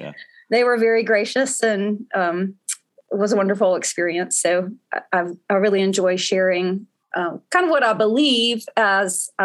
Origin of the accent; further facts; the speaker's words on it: Macon, Georgia, United States; They actually met at Mercer, and I grew up in Macon, Georgia.